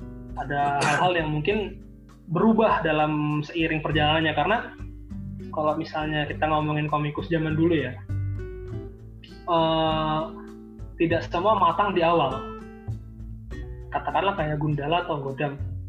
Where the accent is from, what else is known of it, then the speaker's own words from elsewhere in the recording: Jakarta, Indonesia; Saya orang Betawi